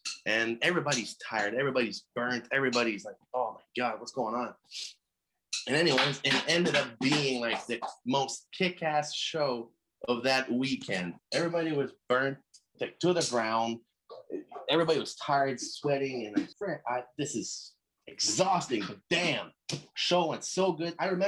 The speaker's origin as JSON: {"language": "English", "town": "L'Orignal", "region": "Ontario", "country": "Canada", "tie": "born or raised there", "said": "the first gig was at the jail in Lorignal in my hometown."}